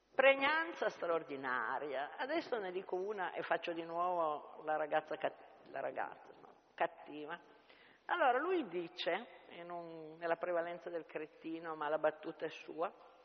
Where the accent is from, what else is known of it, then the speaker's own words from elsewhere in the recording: Piedmont, Italy; noi siamo piemontesi, io perlomeno sono piemontese